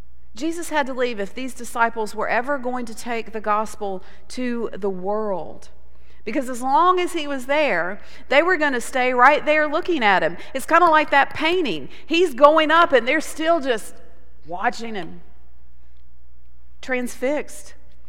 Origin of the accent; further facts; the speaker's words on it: Montgomery, Alabama, United States; now in Birmingham, United States; I grew up in Montgomery, Alabama, and I moved to the Birmingham area right after college.